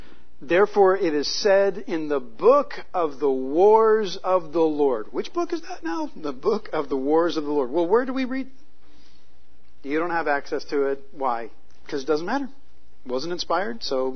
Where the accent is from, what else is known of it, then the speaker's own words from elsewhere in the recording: United States; I say our eyes, and I'm saying this as an American.